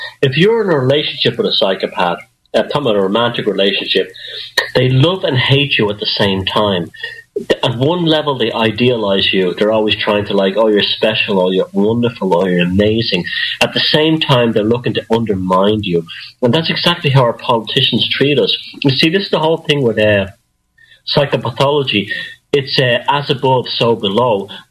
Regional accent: Ireland; born there; it's only an accident of birth that I was born in Ireland.

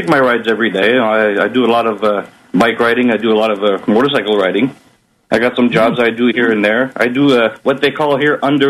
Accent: Quebec, Canada; also born or lived in United States; I'm actually from Quebec, and I do not like hockey.

